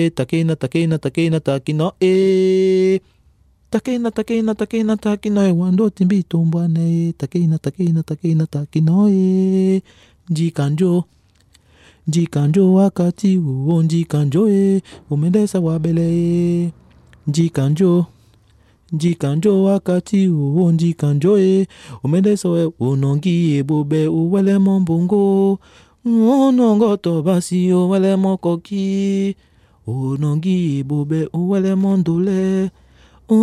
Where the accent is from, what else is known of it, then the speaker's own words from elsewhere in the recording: Cameroon; Chez nous, au Cameroun, on appelle ça du makossa.